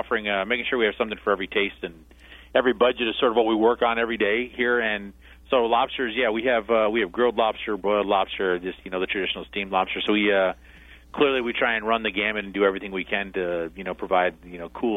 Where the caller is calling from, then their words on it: Orlando, Florida, United States; Orlando, Florida.